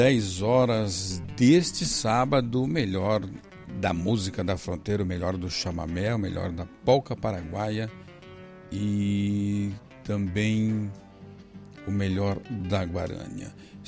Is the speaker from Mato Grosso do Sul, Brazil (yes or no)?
yes; Aquidauana, Mato Grosso do Sul, Brazil; lá em Aquidauana, a querida Princesa do Sul, minha terra natal